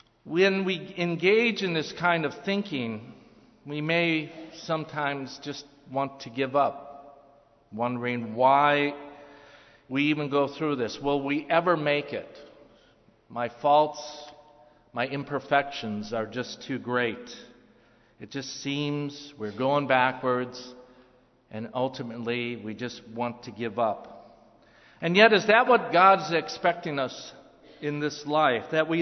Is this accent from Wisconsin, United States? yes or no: yes; Wisconsin, United States; And I growing up in Wisconsin, my aunt played an accordion. My uncle was in a polka band.